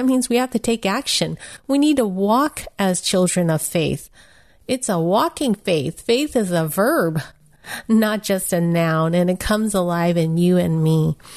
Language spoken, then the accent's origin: English; San Francisco, California, United States; born there; And because I'm Chinese American, I was born in San Francisco Chinatown with a mail order bride.